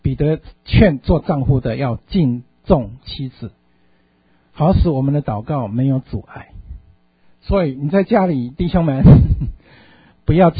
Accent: China; 我们中国人讲祸罪于天

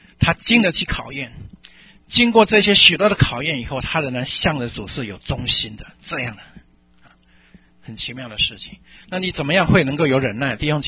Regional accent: China; 到今天也一样，我们中国人讲说什么钱不露白嘛，是吧？

